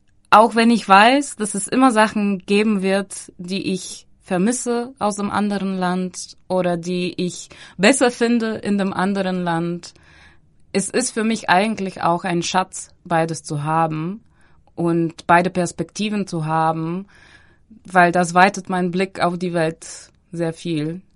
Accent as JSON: {"language": "German", "country": "Bulgaria", "lives_now": "Berlin, Germany", "said": "die metaphorische Reise zwischen Bulgarien und Berlin, die ich als Bulgarin, die so lange in Berlin lebt, tagtäglich machen muss in meinem Kopf."}